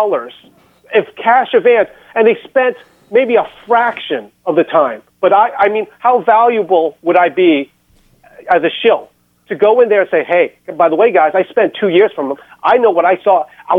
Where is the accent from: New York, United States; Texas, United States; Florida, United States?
New York, United States; Brooklyn; born there; My parents are Chinese, and so I came in here, and I was born in Brooklyn, New York.